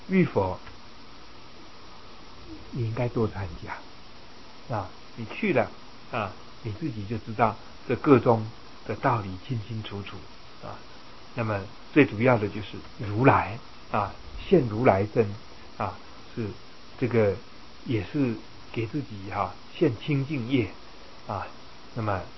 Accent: China; 我们中国人讲八宝，八宝粥是吧？

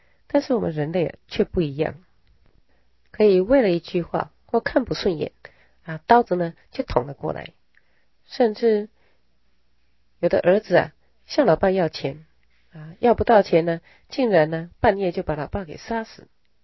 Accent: Taiwan; born there; 还有我们会出生在台湾啊，同一个国家里，一定也有某些共同的业力。

